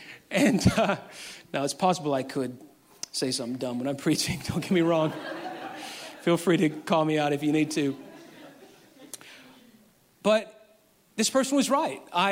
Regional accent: Memphis, Tennessee, United States; And this was in my hometown of Memphis.

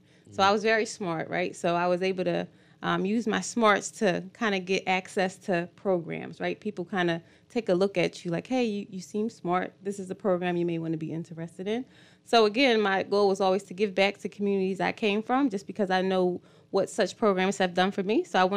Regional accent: Philadelphia, Pennsylvania, United States; now in Atlanta, United States; Yeah, but I'm from the East Coast, so originally from the Philadelphia, New Jersey area.

